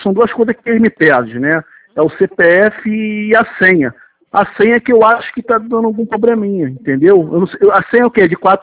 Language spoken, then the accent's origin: Portuguese; Rio de Janeiro, Brazil; Sou de Campo Grande